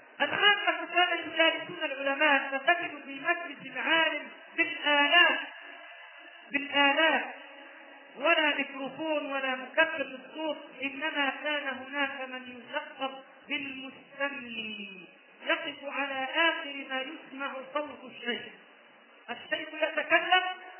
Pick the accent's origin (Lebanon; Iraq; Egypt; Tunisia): Egypt; وعندنا في مصر منطقة أو شارع باسمه